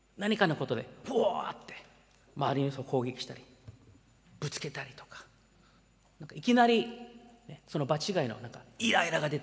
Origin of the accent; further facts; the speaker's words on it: United States; 私はアメリカ育ちのハリウッド映画の見過ぎかもしれない。